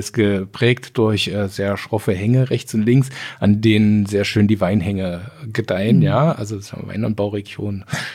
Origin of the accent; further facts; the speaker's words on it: Sangerhausen, Saxony-Anhalt, Germany; born there; ich bin in Sangerhausen geboren, ja, die Rosenstadt Sangerhausen.